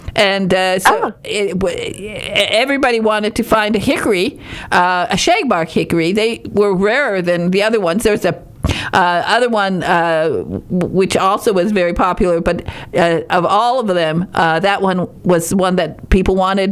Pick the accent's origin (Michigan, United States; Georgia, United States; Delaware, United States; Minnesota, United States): Michigan, United States; Now, I am from Copper Country, and this was my backyard, so I know that route very well.